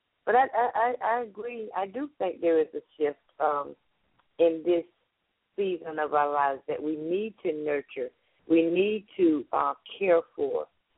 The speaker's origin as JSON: {"language": "English", "region": "the South", "country": "United States", "said": "I'm from the South as well, and when the older people, you came a time where the younger people just sit down and listen until we knew it was time to leave"}